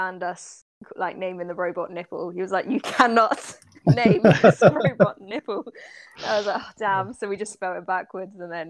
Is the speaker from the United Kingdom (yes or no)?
yes; South West England, United Kingdom; a Devonian accent because I'm from Devon